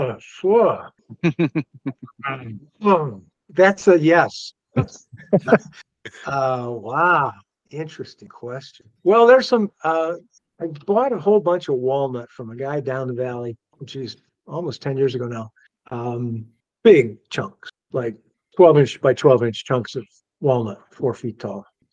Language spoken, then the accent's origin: English; Chicago, Illinois, United States; I grew up in Chicago.